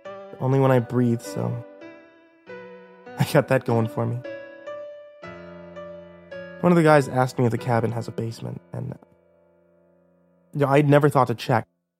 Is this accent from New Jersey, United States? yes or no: no; California, United States; Shut up, I'm from California, where God pays attention.